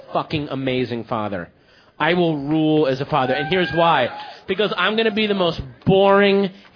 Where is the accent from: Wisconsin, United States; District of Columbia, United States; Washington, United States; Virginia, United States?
Virginia, United States; When I grew up in Virginia, all my friends either had these boring, square, like government employee parents